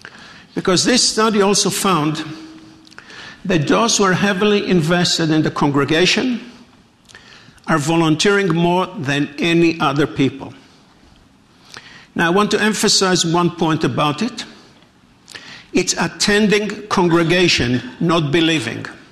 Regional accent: Israel; English is a second language; now in United States; I'm originally not from the United States. I'm originally from Israel.

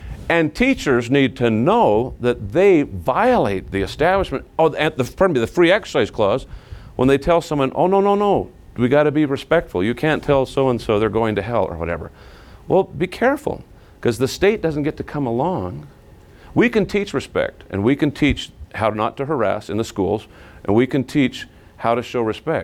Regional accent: Arizona, United States; as an LDS kid growing up in Arizona

